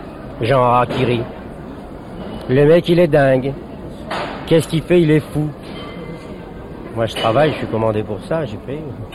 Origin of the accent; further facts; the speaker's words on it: France; Et moi, en tant que français, je peux me permettre de vous dire